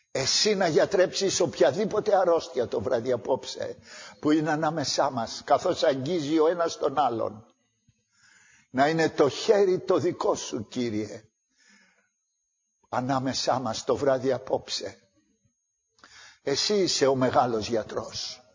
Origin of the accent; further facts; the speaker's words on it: Santorini, South Aegean, Greece; κατάγομαι από τη Σαντορίνη